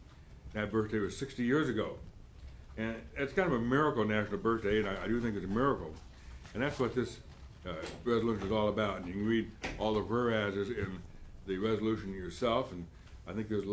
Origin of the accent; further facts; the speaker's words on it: Los Angeles, California, United States; I grew up in East Los Angeles, Woods Avenue, Cross Street, from Garfield High, and next to our little home was a six-plex apartment house.